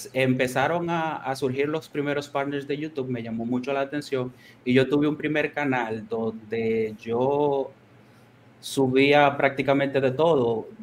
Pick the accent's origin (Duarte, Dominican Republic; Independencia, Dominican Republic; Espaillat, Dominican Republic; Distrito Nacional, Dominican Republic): Independencia, Dominican Republic; Duvergé; yo soy de Duvergé, provincia de Independencia.